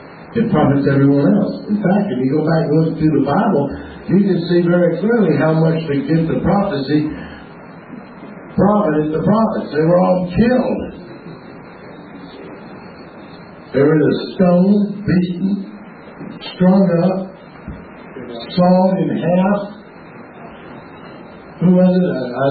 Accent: the South, United States; I grew up in the South, man. I saw a lot of that.

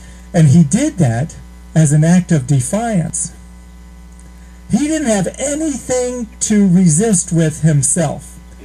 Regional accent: Washington, District of Columbia, United States; My hometown is Washington, D.C., is where I grew up.

